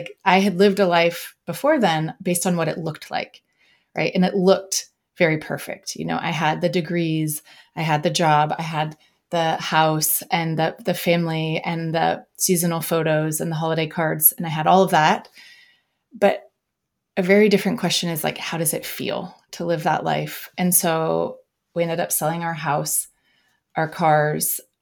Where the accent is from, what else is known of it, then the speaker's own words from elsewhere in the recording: Northwest, United States; I grew up in the Northwest of the United States.